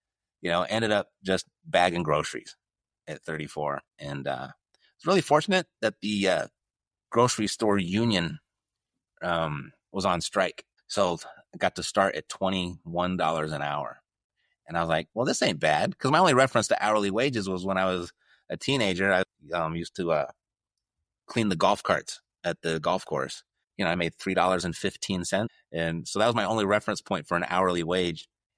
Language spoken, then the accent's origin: English; Irvine, California, United States; also born or lived in Newport Beach, United States; Born and raised in Newport Beach, California at the famous Hoag Hospital. From there, I spent most of my elementary, middle school, in high school, all in Orange County. Ended up spending most of my time in Irvine.